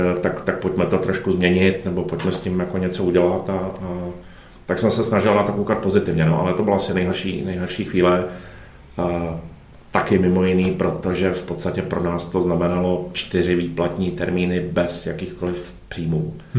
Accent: Mariánské Lázně, Karlovy Vary Region, Czechia; protože pocházím z Mariánských Lázní.

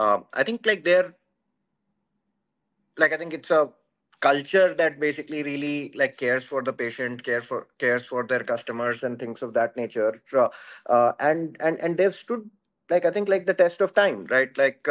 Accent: India; English is a second language; I come from India. Like I think like I grew up like in a family of like civil servants in general.

